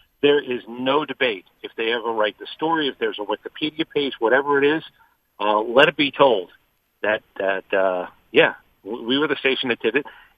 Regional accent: Staten Island, New York, United States; born there; Once he heard that I was born in Staten Island, then he really went into Joe.

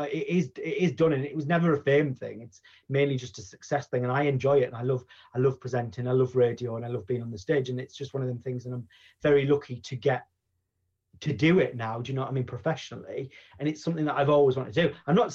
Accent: North East England, United Kingdom; I am from the Northeast. I'm very proud. I'm actually sat in the Northeast right now in lockdown

